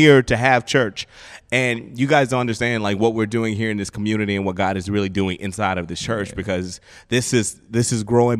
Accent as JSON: {"language": "English", "town": "Dallas", "region": "Texas", "country": "United States", "said": "I'm from South Dallas."}